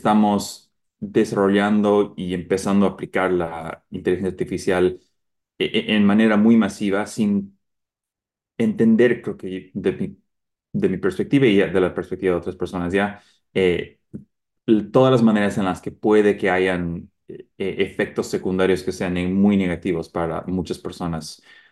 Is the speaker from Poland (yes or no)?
no; Bolivia; yo como boliviano me gustó la idea y pensé cuál es otra entidad en esa área sudamericana de mi región que conozco y que para mí es muy personal, siendo mestizo, probablemente mitad aymara.